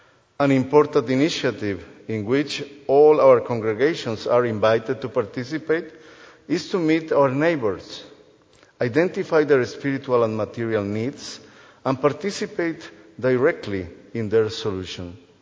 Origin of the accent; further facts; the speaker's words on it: Guatemala; English is a second language; also born or lived in Costa Rica; I am originally from Guatemala. When I moved from Guatemala to Costa Rica, the people don't hear that last name too, and they call me